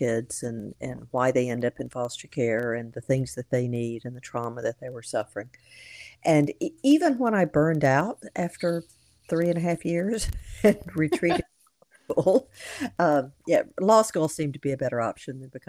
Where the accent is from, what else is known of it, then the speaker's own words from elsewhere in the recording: Georgia, United States; I grew up in North Georgia. My family is hillbilly from way back when.